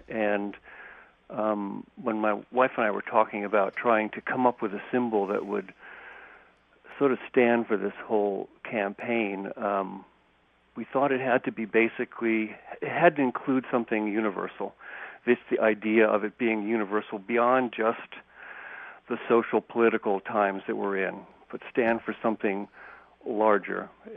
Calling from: Fairfax, California, United States; From Fairfax, my home in Fairfax.

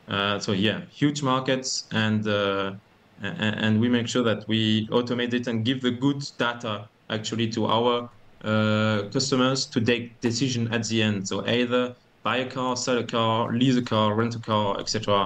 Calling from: Marseille, Provence-Alpes-Côte d'Azur, France; So I'm just calling you from Marseille, France.

